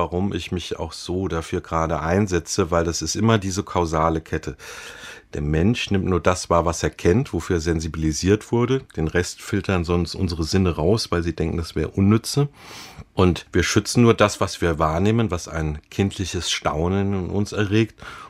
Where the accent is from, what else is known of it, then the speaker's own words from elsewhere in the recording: Rhineland-Palatinate, Germany; Ich bin nicht weit gekommen, wie man merkt. Ne? Ich bin im Westerwald groß geworden.